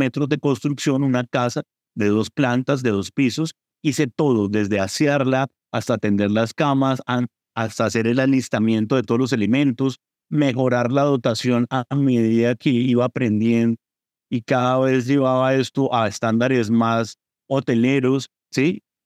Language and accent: Spanish; Bucaramanga, Santander, Colombia; en el departamento de Santander, región de Colombia de la cual soy. Soy de Bucaramanga, Santander